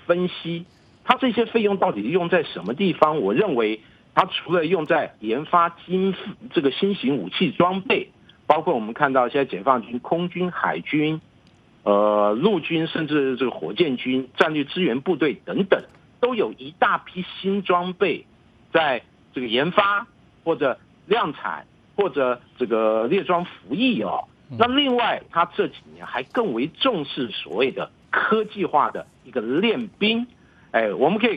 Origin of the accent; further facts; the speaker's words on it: Taiwan; 我本身是来自台湾